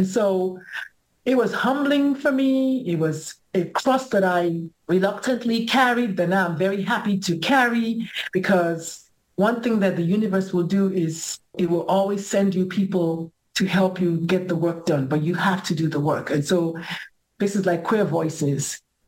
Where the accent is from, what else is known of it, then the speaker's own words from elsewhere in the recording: Nigeria; I'm a queer person growing up in Nigeria.